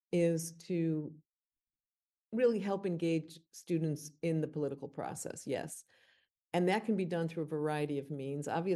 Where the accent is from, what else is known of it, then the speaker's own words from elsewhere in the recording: Illinois, United States; I grew up in Illinois, it was not legal.